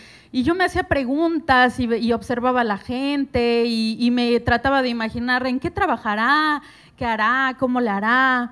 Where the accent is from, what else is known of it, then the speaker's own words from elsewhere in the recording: Mexico City, Mexico; Soy de la Ciudad de México y escuchábamos siempre una estación de radio en la casa